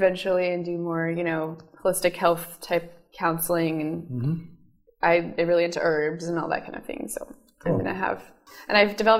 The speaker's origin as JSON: {"language": "English", "region": "California", "country": "United States", "tie": "born there", "lives_now": "Fairfield, United States", "said": "I was born in California, and I came here 5 years ago for MUM."}